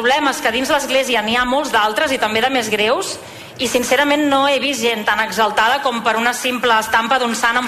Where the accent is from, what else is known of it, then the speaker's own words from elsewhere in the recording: Vilafranca del Penedès, Catalonia, Spain; also born or lived in Barcelona; jo no sóc de Vilafranca de tota la vida. És cert que vaig néixer a Barcelona. Els meus pares i jo vam arribar aquí a finals del mes d'agost de l'any 1991, quan jo tenia 3 anys